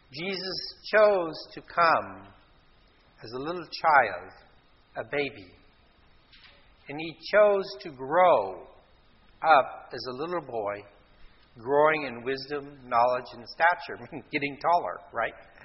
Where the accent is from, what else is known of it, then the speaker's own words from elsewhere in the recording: United States; Americans, you know, I'm American.